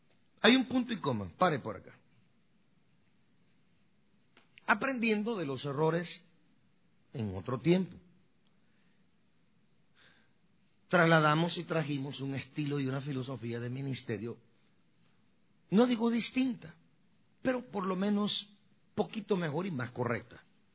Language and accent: Spanish; Guatemala; born there; se me está regresando mi idioma natal, donde nací, en Guatemala.